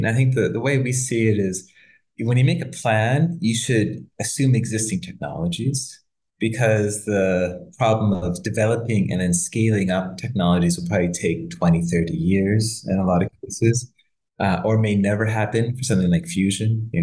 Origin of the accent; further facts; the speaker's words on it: Canada; You know, I'm Canadian.